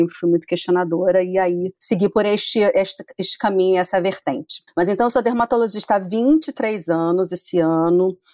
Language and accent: Portuguese; Rio de Janeiro, Brazil; eu vou para Niterói, eu sou do Rio, né?